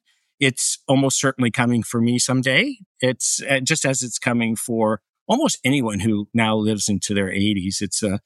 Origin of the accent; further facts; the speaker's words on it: Idaho, United States; So I grew up in the United States in Idaho.